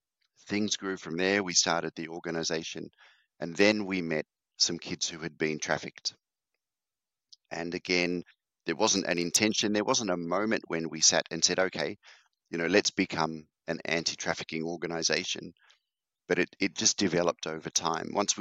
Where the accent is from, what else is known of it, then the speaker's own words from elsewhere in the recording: Australia; So I'm from Australia. You might guess by the accent.